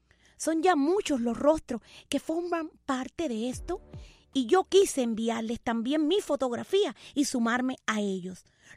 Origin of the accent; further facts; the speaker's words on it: Cuba; mi tierra Cuba y su maldita circunstancia del agua por todos lados.